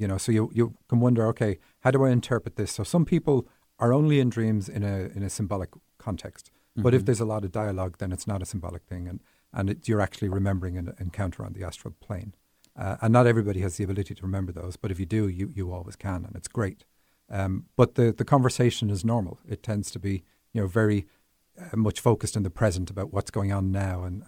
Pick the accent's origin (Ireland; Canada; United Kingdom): Ireland; Dublin, Leinster; moved away as an adult; now in Seattle, United States; I was born in Dublin, Ireland, and grew up there. So I did come to the States for 5 years when I was 19. Went back with an American wife and kids.